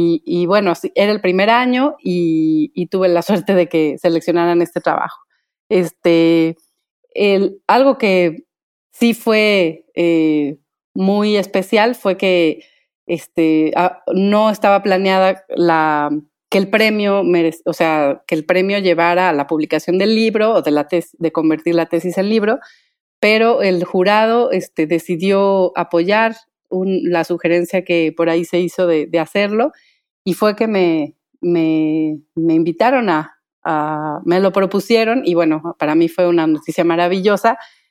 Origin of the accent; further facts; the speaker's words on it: Michoacán, Mexico; estudié la licenciatura en Historia en la Universidad Michoacana de San Nicolás de Hidalgo. Soy originaria de Michoacán.